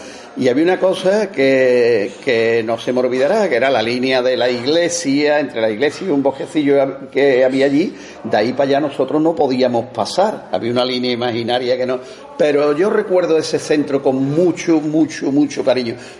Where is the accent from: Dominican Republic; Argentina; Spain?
Spain; Seville, Andalusia; lo primero que hacen es devolverme a mi pueblo. Entonces me encuentro una Sevilla que es la que me encuentro muy a gusto, que es la Sevilla de la periferia, no la Sevilla intramuros de la que habla tanta gente, sino de la Sevilla de la periferia, en la que yo me he criado